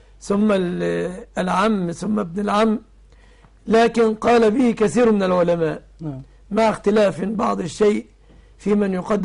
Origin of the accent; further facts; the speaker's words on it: Egypt; عندنا في مصر المرأة الثيب تزوج نفسها دون الرجوع إلى وليها